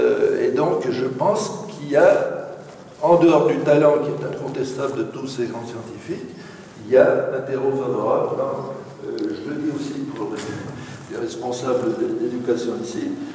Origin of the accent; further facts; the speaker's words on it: Grand Est, France; puisque je suis d'Alsace, je ne l'ai pas dit tout à l'heure, 1961.